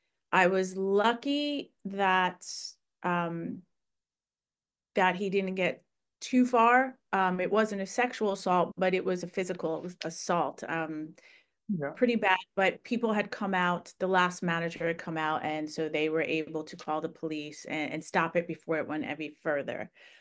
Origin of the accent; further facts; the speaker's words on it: Long Island, New York, United States; moved away as an adult; My journey, it just started out as a typical, you know, child growing up in Long Island, New York.